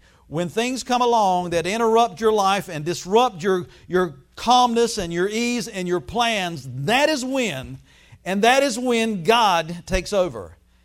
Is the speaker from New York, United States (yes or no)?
no; Chocowinity, North Carolina, United States; Somebody went to through my hometown this past week. Where's Lisa at? Okay, she was amazed at how great and big and beautiful Chocowinity was.